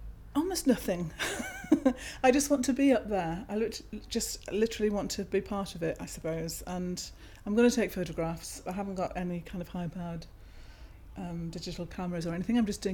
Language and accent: English; Wales, United Kingdom; now in Northern Ireland, United Kingdom; I'm nearly 60 in a week. I'm from Wales originally, but I've travelled now from Northern Ireland, where I'm living.